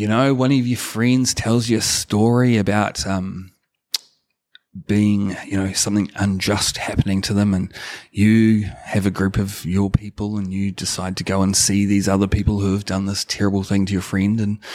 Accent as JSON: {"language": "English", "town": "Whanganui", "region": "Manawatū-Whanganui", "country": "New Zealand", "tie": "born or raised there", "said": "I'd separated myself so much from my youth, from my upbringing, growing up in Whanganui, it was very bad."}